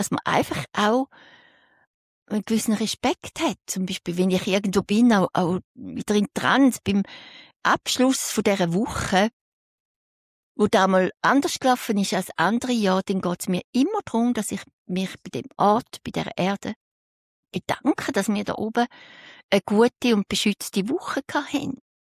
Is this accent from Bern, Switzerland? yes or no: no; St. Gallen, Switzerland; ich bin eigentlich in der Stadt aufgewachsen, in St. Gallen.